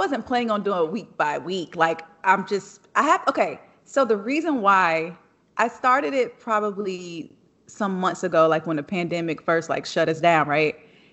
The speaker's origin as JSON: {"language": "English", "region": "the South", "country": "United States", "tie": "born or raised there", "said": "No, not them West Coast hoods. I grew up in the South. I grew up in the country hood."}